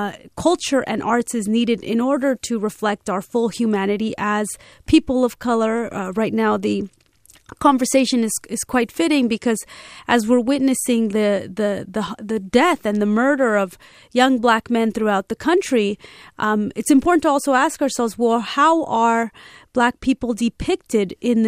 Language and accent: English; California, United States; So I grew up in California, and I remember 1994, Governor Wilson